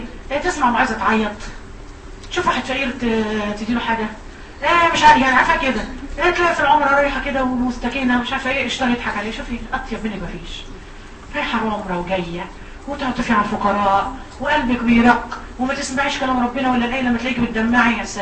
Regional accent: Egypt; احنا مصريين

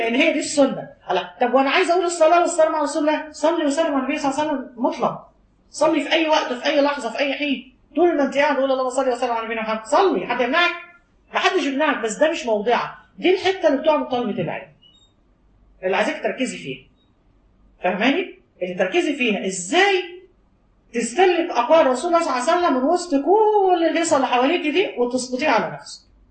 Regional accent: Egypt; من ضمن الحاجات العجيبه انه احنا عندنا في مصر

